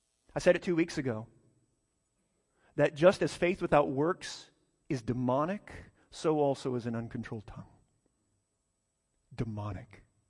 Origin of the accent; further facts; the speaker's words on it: Texas, United States; when I moved here from West Texas, it's crazy to me that people just burn things in their yard.